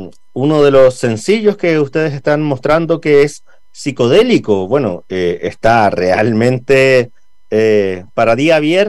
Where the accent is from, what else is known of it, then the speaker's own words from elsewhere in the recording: San Bernardo, Santiago Metropolitan Region, Chile; de San Bernardo, de mi tierra.